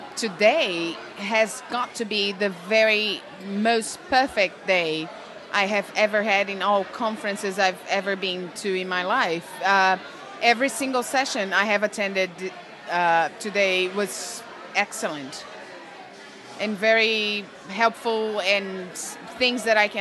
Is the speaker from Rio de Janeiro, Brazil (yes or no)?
no; Recife, Pernambuco, Brazil; And I come from Recife, Brazil.